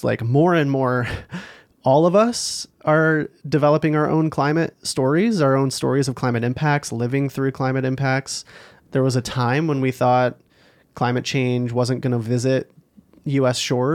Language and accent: English; Holland, Michigan, United States; And obviously I grew up in Holland, Michigan, so like the beach and like Michigan are a big part of my story and the dunes.